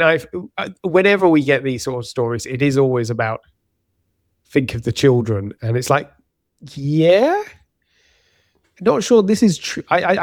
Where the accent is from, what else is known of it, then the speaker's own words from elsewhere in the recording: Australia; we are Australian. Plus.